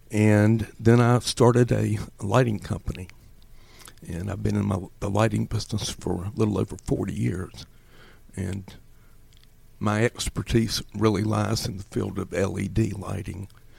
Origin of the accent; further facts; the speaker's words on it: North Carolina, United States; also born or lived in Georgia; Well, I was born in Georgia, raised in North Carolina.